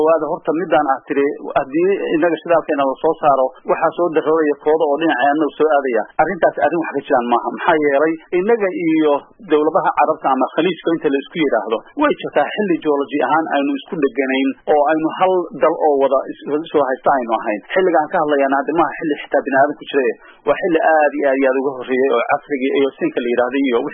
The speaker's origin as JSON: {"language": "Somali", "town": "Galkayo", "region": "Mudug", "country": "Somalia", "tie": "born there", "said": "gaalkacyo joogtaa walaashay waa magaaladii aan ku dhashay weeye"}